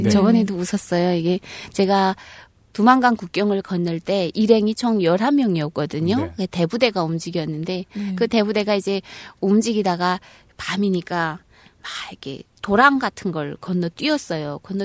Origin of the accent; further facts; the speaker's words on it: North Korea; now in South Korea; 근데 결정적으로 아기가 생긴 걸 알게 되면서 북한 땅에서는 못 산다.